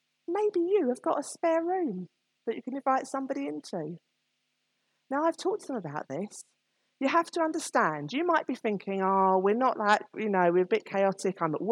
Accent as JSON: {"language": "English", "country": "United Kingdom", "said": "We're very British. We don't like asking for money, do we?"}